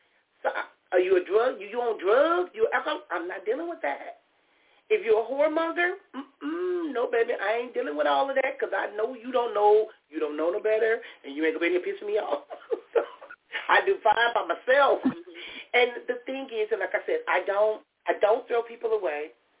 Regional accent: Compton, California, United States; I remember growing up in Compton, there was a neighborhood I knew nothing about.

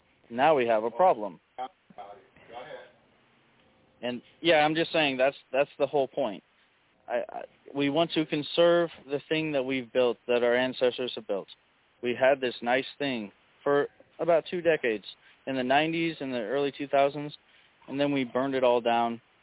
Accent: United States; I'm American.

